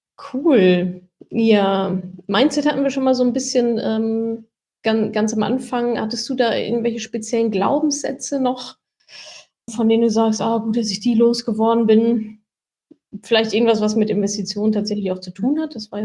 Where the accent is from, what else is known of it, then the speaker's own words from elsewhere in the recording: North Rhine-Westphalia, Germany; Und ich komme ja auch aus dem Ruhrgebiet